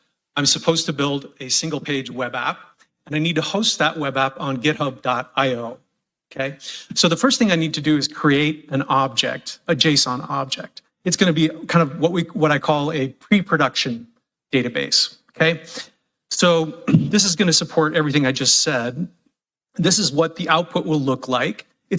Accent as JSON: {"language": "English", "country": "United States", "said": "I'm a software optimization engineer at Intel. I'm from the United States."}